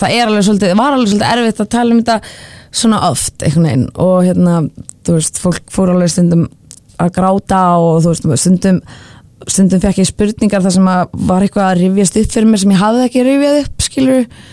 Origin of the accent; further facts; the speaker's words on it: Kópavogur, Capital Region, Iceland; also born or lived in London; svo ólst ég upp í Kópavogi, svona mest. En leið að ég flytti þaðan sérst frá mömmu pabba, fór ég aftur í Vesturbæinn fyrir utan 30 ára stopp í London.